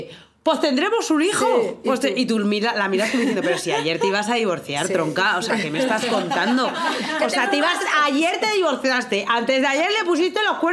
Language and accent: Spanish; Spain; son de cotilleo y salseo, como somos los españoles que nos gustan buen salseo.